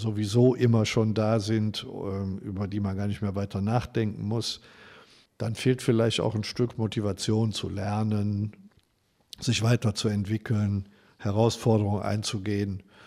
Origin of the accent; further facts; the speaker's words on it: Neuss, North Rhine-Westphalia, Germany; ich bin in Neuss hier im Rheinland zur Schule gegangen, aufs Gymnasium, Theodor-Schwann-Gymnasium.